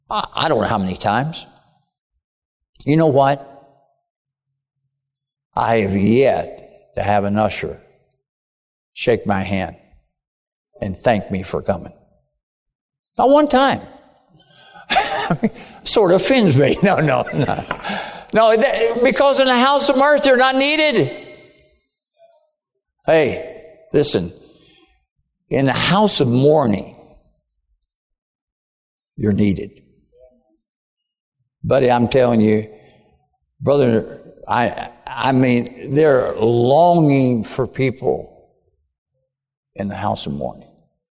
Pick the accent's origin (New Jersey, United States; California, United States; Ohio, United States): Ohio, United States; Cincinnati; I grew up around Old Forbes Field and Old Crosley Field down in Cincinnati.